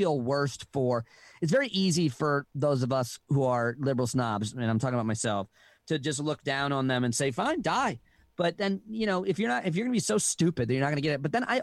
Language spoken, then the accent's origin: English; United States; I always get so insulated, and it's easy to as an American, the world, you know, revolves around it.